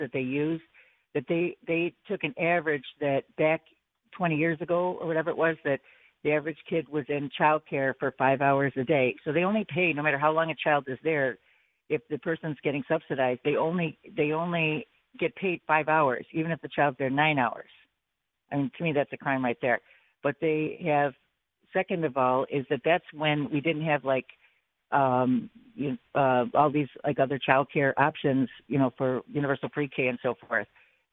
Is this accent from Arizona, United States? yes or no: no; Buffalo, New York, United States; now in Amherst, United States; I'm representing Amherst, New York. I grew up in Buffalo, live in Amherst for 20 some years, and Amherst and Buffalo both, we fund our own police.